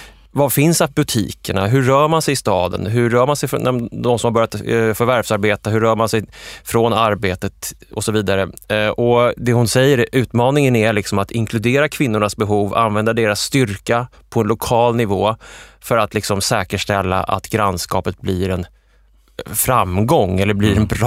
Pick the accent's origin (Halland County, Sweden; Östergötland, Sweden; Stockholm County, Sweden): Östergötland, Sweden; Linköping; som jag minns från min uppväxt i Linköping på 80-talet